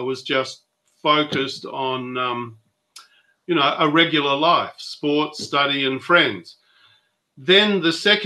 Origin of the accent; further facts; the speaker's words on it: Perth, Western Australia, Australia; We grew up in Perth, but when I grew up in the 50s in Perth, it was a rural town. It was not a big urban centre like it is now.